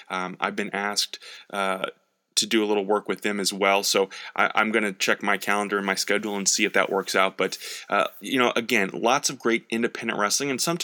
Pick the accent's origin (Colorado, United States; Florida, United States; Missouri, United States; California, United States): Missouri, United States; St. Louis; Because growing up in St. Louis, Larry Matisik was the voice of St. Louis wrestling.